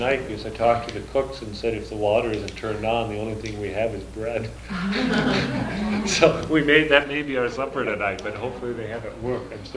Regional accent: Albuquerque, New Mexico, United States; I go to Minnesota, I'm from Albuquerque, I go to Minneapolis in the wintertime

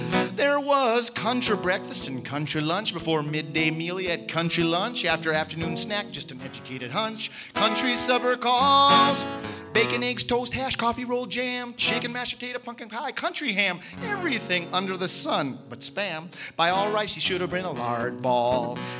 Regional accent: Anchorage, Alaska, United States; being someone who came from the city. I grew up in Anchorage, Alaska, and here I was finding myself back on the farm

